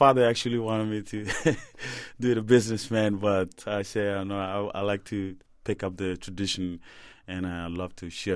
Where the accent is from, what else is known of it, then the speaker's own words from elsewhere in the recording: Mali; That's my hometown, my village. That's the village I was born.